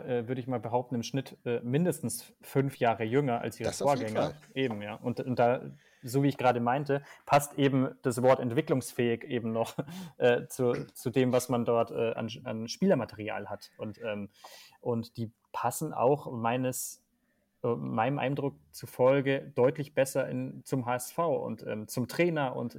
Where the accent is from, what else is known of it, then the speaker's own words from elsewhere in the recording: Bavaria, Germany; Also ich komme aus Bayern